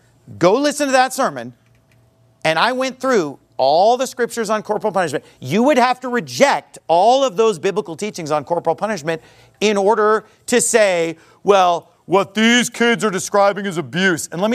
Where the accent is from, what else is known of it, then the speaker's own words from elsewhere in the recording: California, United States; Hang loose, baby. I'm from California, okay?